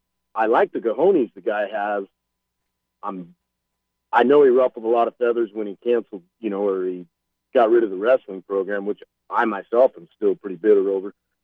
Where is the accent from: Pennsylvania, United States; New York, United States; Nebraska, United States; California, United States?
Nebraska, United States; I grew up in Western Nebraska, representing the 308 Braves fan from way back.